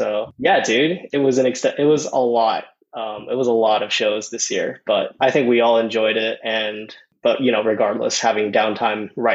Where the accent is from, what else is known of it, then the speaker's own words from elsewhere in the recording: Thailand; And I grew up in Thailand.